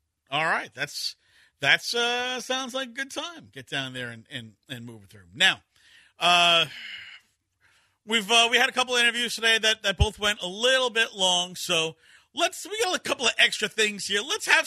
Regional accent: New York, United States; when I came down here from New York, we had 6 fast food options.

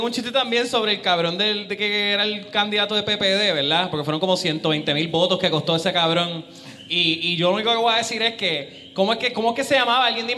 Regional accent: Puerto Rico

